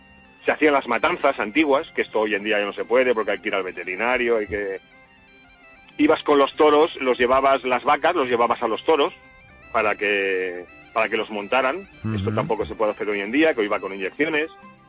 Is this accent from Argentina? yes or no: no; Galicia, Spain; Yo no soy exactamente de Aveiga, soy de un pueblo de Aveiga.